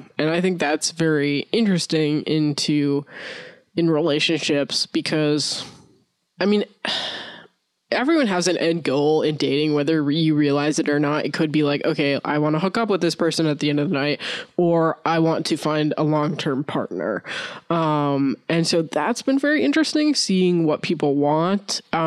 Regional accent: Canada; I'm from Canada.

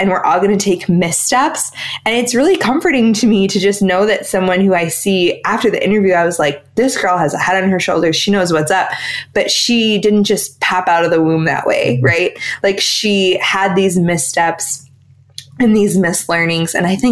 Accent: Madison, Wisconsin, United States; Like, I grew up in Madison, Wisconsin, which is hippie land.

